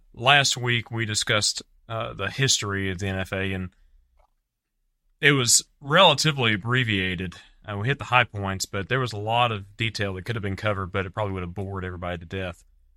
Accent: London, United Kingdom; accent: Cockney; Well, nobody wants to hear my accent. It's kind of cockney.

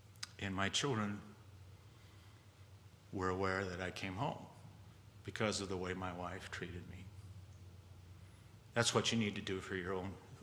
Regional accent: Indiana, United States; She was from Kansas. I was from Indiana here. We lived in Kentucky for a year.

